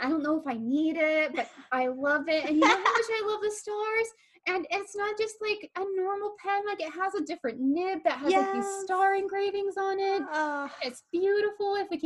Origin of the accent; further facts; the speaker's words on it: Texas, United States; now in California; I got two of the states because I grew up in Texas. So like, I had to get Texas and I live in California.